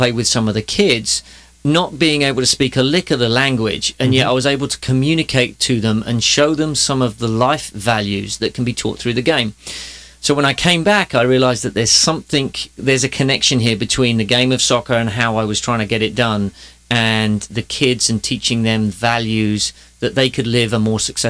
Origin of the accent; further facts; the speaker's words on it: England, United Kingdom; now in California, United States; Sure. I'm actually English. I moved here 14 years ago now.